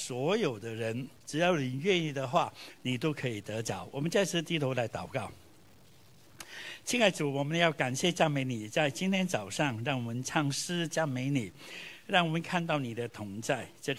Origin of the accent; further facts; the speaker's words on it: Vietnam; moved away; 我记得小的时候在越南呢，过新年就是最开心的